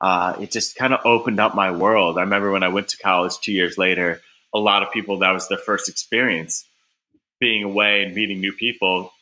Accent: Glastonbury, Connecticut, United States; I grew up in Connecticut.

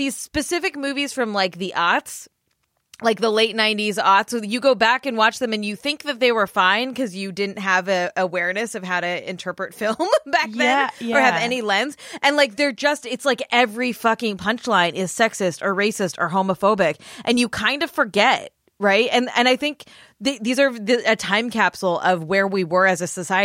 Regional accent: Canada; I'm a Canadian. We don't want him.

